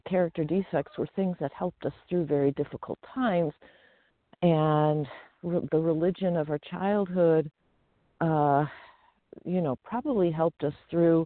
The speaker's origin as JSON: {"language": "English", "region": "California", "country": "United States", "said": "I'm from the Sierra foothills in Northern California."}